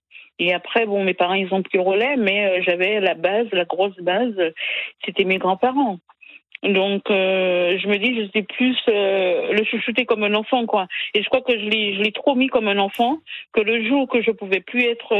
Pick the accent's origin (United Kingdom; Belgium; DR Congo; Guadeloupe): Guadeloupe; Je suis de la Guadeloupe parce que j'ai dit Guadeloupe par rapport à ma maman, mais mon papa, c'est vrai que, bon, quelques origines lointaines de la Martinique, non plus de ma maman, mais ma maman, elle est de la Guadeloupe